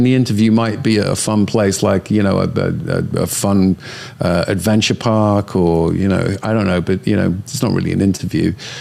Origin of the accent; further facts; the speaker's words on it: England, United Kingdom; growing up in Northern England where I grew up